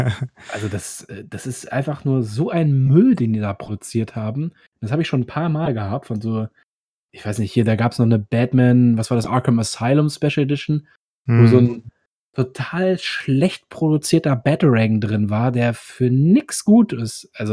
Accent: Berlin, Germany; Ich komme ja aus dem Osten, also Ost-Berlin. Und da bin ich auch im Kindergarten gewesen und alles.

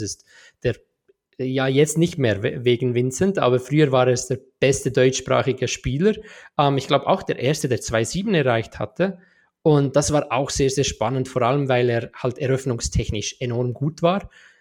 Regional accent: Switzerland

